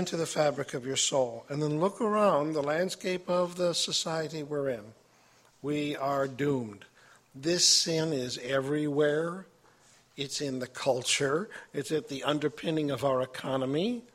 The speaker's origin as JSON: {"language": "English", "town": "Fulton", "region": "Missouri", "country": "United States", "said": "Brothers and sisters … from Fulton, Missouri."}